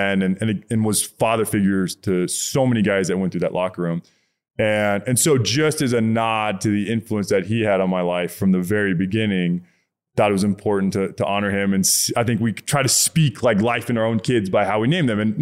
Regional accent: Texas, United States; now in New York, United States; never in the world did I imagine growing up in Texas that I would live in New York, let alone raise kids in New York.

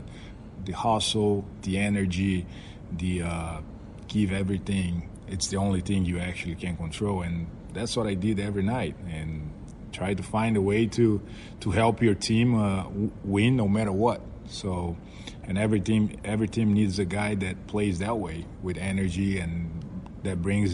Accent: Vitória, Espírito Santo, Brazil; It's going to be in São Paulo and then my hometown, Vitória.

